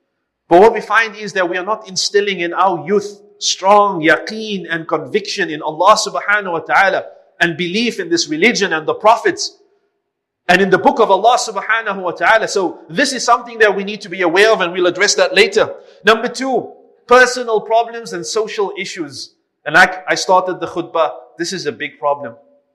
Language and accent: English; Cape Town, Western Cape, South Africa; when I was growing up in Cape Town